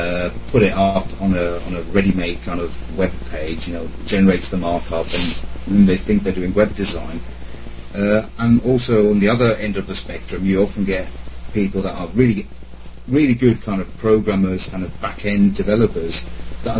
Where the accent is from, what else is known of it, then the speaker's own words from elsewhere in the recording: Italy; also born or lived in Germany / Switzerland; now in United Kingdom; I'm originally German, but I grew up in Italy and then went to school in Switzerland before ending up over here in the UK.